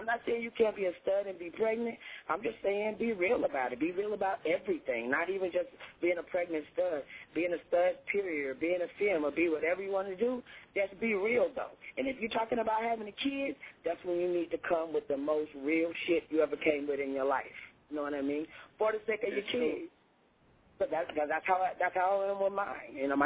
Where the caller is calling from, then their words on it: Florida, United States; From Florida. Yeah, I'm calling from Florida.